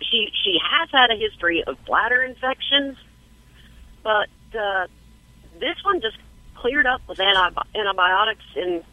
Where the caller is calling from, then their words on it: Jacksonville, Florida, United States; Jacksonville, Florida.